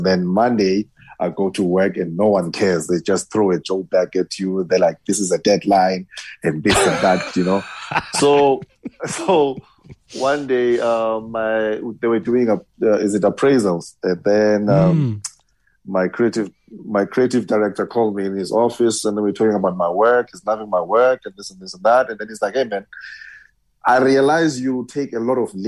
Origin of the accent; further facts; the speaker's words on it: Eastern Cape, South Africa; I was from Eastern Cape, and I went to go study in Cape Town